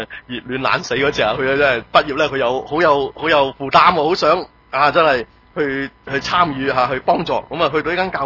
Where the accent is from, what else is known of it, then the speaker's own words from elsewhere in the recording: China; 就好像我们中国人有少少的同一个观念